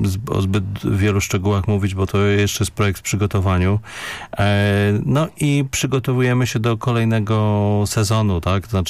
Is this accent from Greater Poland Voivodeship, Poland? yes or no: yes; Poznań, Greater Poland Voivodeship, Poland; że się podpisałem pod tym listem jako poznaniak, a nie jako konsul